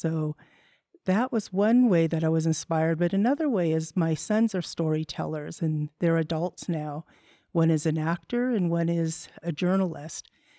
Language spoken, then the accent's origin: English; Ketchikan, Alaska, United States; I'm Mandan Hidatsa from the Mandan Hidatsa Rikara Nation in North Dakota. And I'm Tsimshian, and that means I'm from Alaska, Ketchikan. I grew up in a great big Native family